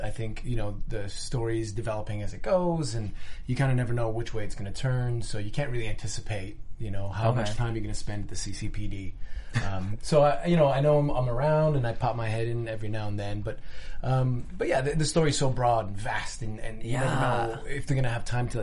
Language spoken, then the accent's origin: English; Montreal, Quebec, Canada; But yeah, I'm from Montreal originally.